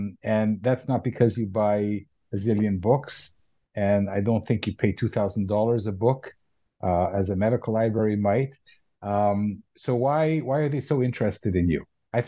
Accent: Canada; come back to the States now. I'm joking. Like, I'm Canadian.

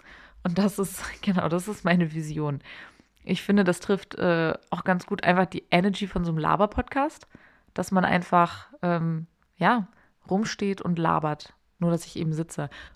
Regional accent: Hamburg, Germany; now in Berlin, Germany; Ich komme aus Hamburg, ich wohne aber mittlerweile in Berlin

